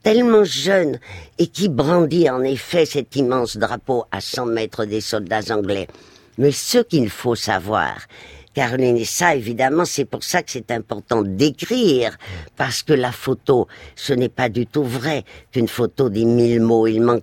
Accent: Madrid, Community of Madrid, Spain; quand j'ai été élevée à Madrid après le divorce de mes parents, je n'avais jamais vu un appareil photo

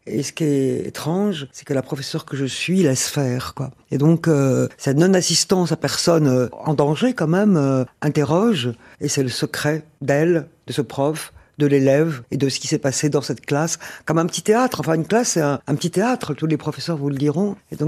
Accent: Oran, Oran Province, Algeria; born there; moved away; je suis née à Oran, j'ai connu donc l'exil

